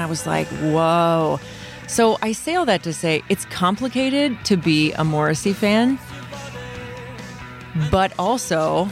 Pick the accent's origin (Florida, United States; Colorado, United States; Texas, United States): Texas, United States; Because growing up in North Central Texas